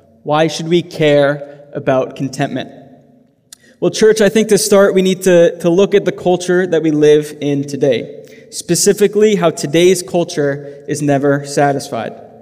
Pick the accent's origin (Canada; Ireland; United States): Canada; Surrey, British Columbia; I grew up in Surrey, BC. I grew up in the church